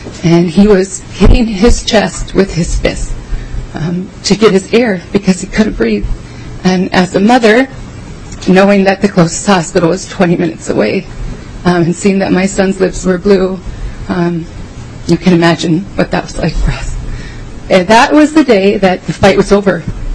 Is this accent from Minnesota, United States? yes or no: yes; Minnesota, United States; I'm from Todd County, Minnesota.